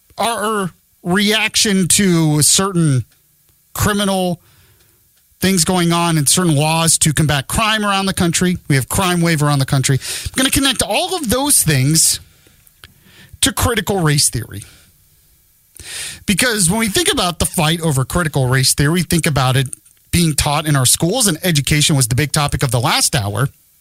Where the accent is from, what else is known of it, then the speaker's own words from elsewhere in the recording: Orlando, Florida, United States; Maybe it's because I'm from Orlando and, you know, we don't have a usual winter down there in Orlando.